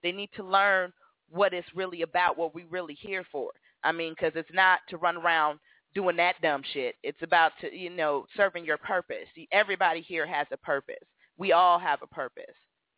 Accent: San Diego, California, United States; I mean, I grew up in San Diego with everybody.

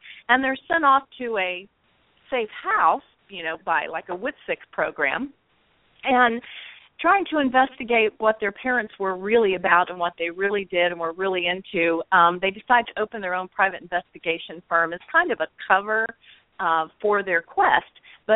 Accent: the North, United States; All of my family is from the South, but I was raised mostly in the North. So I kind of skirted that line a lot as a kid growing up.

